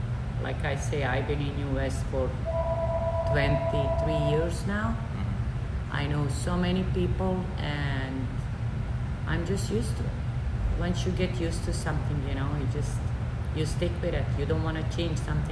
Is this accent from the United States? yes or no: no; Germany; now in Canada; I was very young, mm-hmm. and lived there for over 13 years, almost 15 years. Mm-hmm. And then in 1998, I moved from Germany here to Canada.